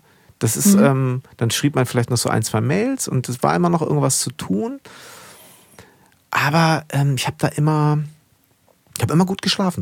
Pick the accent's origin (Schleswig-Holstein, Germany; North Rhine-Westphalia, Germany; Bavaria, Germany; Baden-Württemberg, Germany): Schleswig-Holstein, Germany; Ich bin auch so ein Nordseekind. Ich bin groß geworden in Schleswig-Holstein tatsächlich. Und da war natürlich so in der Nähe zu Dänemark.